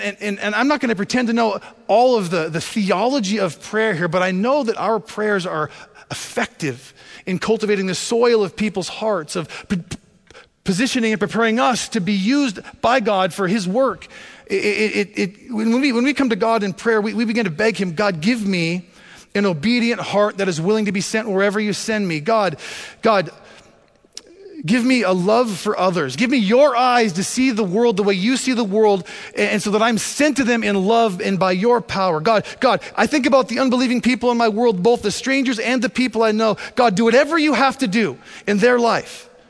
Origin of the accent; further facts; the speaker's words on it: Montana, United States; I grew up hunting in Montana, and we stalk hunted.